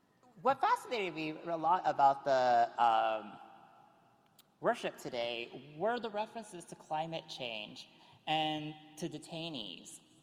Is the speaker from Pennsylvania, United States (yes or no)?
no; California, United States; such as my home state being under fire for about 9 months out of the year, California.